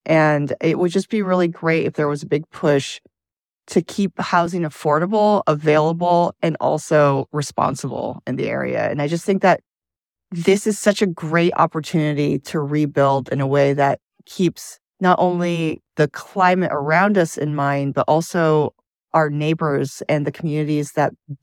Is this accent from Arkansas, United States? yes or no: no; Michigan, United States; I grew up in Michigan. And so I still have a lot of friends there, family friends.